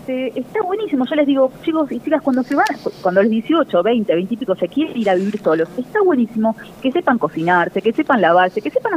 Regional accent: Argentina; recién en julio se publicó en Argentina, que yo decía, ¿cuándo lo voy a poder publicar en mi país, digamos?

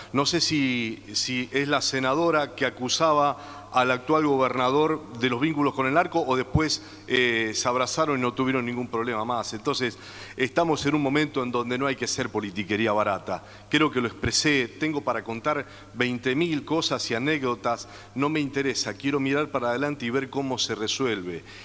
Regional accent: Rosario, Santa Fe, Argentina; Vivo en Rosario, soy del sur de Rosario, el lugar más castigado.

